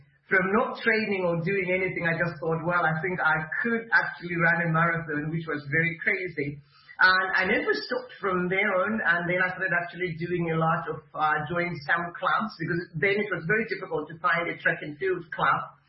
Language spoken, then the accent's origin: English; Bulawayo, Zimbabwe; English is a second language; because I grew up in Bulawayo. I was born in Bulawayo.